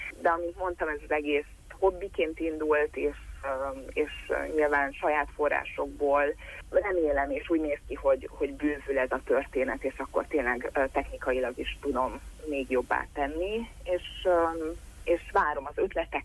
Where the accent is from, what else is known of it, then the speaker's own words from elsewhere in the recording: Satu Mare, Satu Mare County, Romania; az én szülővárosom Szatmárnémeti